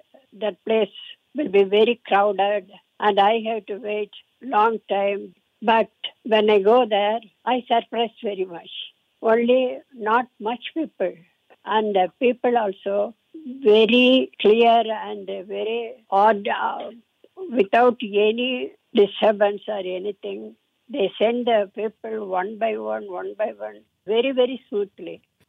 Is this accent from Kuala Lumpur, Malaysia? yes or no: yes; Kuala Lumpur, Malaysia; I am 90 years old. I am from Kuala Lumpur.